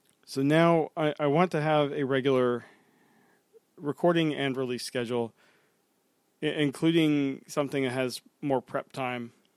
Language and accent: English; the South, United States; I'll do truncate silence because I talk really slow because I'm from the South.